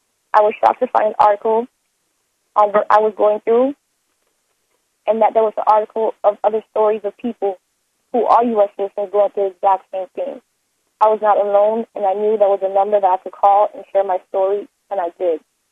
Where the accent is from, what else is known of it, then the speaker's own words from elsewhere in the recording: Florida, United States; I'm a U.S. citizen born and raised in Florida.